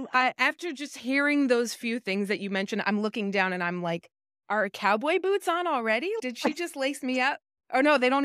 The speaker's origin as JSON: {"language": "English", "region": "New Jersey", "country": "United States", "said": "I'm from Jersey. This is not fair. I'm from like the number one Little Italy spot in the US that you could be from."}